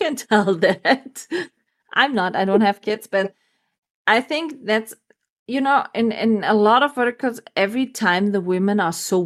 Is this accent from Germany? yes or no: yes; Germany; English is a second language; We have also great castles here in Germany. I have a really shiky, Mickey great castle here directly in my hometown.